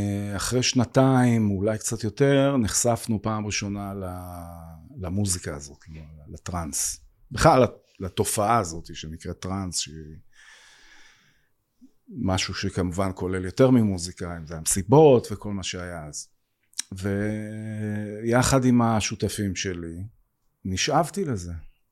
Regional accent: Center District, Israel; now in Lower Galilee, Israel; כן, אני גר שם כבר 18 שנה. במקור אני מהמרכז, אבל כן.

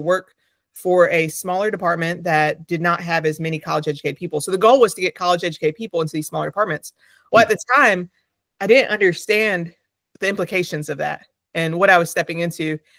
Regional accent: Raleigh, North Carolina, United States; You know, I was born and raised in Raleigh. I went to NC State, which is in Raleigh.

